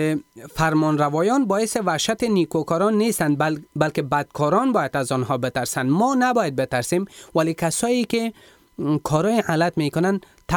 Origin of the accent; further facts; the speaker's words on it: Afghanistan; ما شما کل ما افغان هستیم. اگر ما مسیحی شدیم به این معنی نیست که ما کدام بیگانه هستیم. ما هم افغان هستیم و افغانستان کشور عزیز ماست.